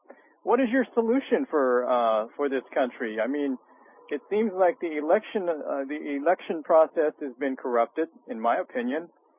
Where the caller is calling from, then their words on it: California, United States; from California.